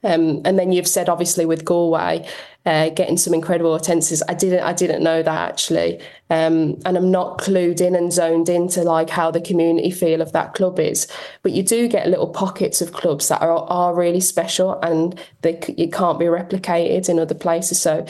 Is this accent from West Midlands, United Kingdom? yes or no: yes; Birmingham, West Midlands, United Kingdom; accent: Birmingham; now in Manchester, United Kingdom; I think my accent is obviously like a thick, no matter where I go, I've lived in Manchester for 6 years, it always comes through, the Birmingham accent.